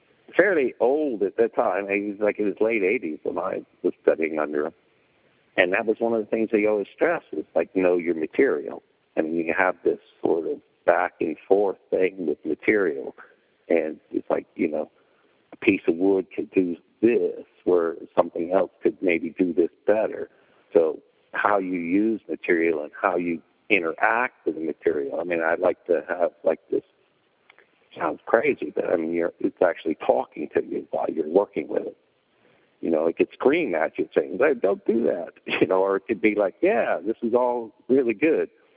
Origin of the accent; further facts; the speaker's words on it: Belfast, Northern Ireland, United Kingdom; I'm originally from Belfast, Northern Ireland.